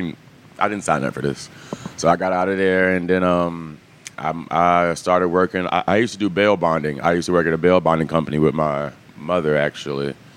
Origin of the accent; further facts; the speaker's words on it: Atlanta, Georgia, United States; I grew up in Atlanta. I'm born and raised in Atlanta.